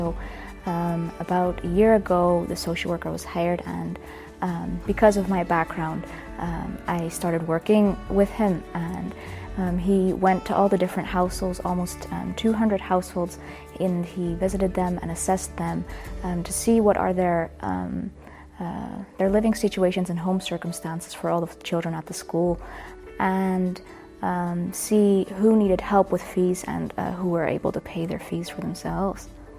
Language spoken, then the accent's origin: English; Netherlands; Then we came back to the Netherlands and settled there.